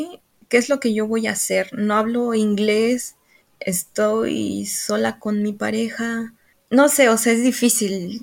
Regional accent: Mexico; now in Australia; soy la única mexicana aquí en Australia que ahorita está peleando

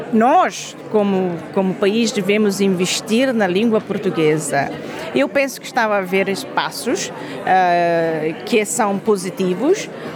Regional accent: Timor-Leste; português é a língua que define nós como timorenses, é a nossa identidade.

